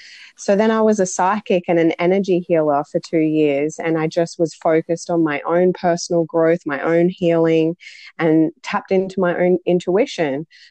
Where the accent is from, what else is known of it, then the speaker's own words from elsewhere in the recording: Bundaberg, Queensland, Australia; So I went back home to my hometown of Bundaberg, and I got my first job in the accounting industry as an admin assistant.